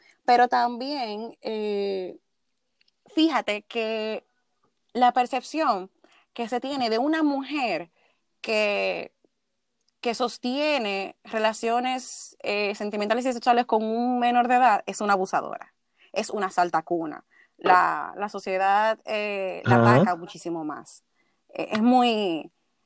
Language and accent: Spanish; Dominican Republic; somos los dominicanos, de cierta manera, somos permisivos con ciertas cosas.